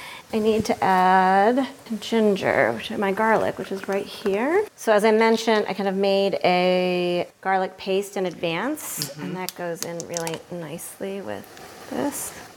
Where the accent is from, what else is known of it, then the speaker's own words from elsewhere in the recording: Rockford, Illinois, United States; I did. Born and raised in Rockford, Illinois.